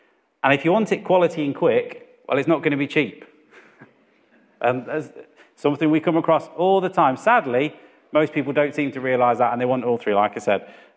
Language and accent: English; Thurlaston, England, United Kingdom; You know, growing up in Thurleston, not too far away, we used to come and visit here.